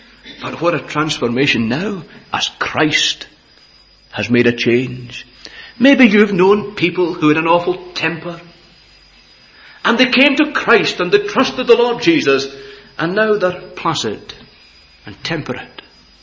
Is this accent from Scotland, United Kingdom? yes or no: yes; Prestwick, Scotland, United Kingdom; I was brought up in Prestwick, and, you know, they had an American base there in these days